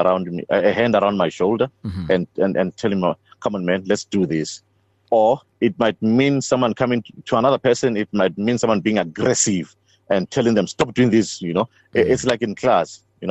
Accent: Botswana; I came from Botswana to South Africa to go and preach.

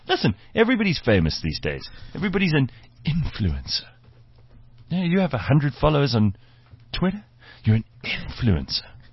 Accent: Benoni, Gauteng, South Africa; moved away; Lol, I emigrated from Benoni, but I always tell people I'm still 1610. Okay. Although Benoni's not the Vale.

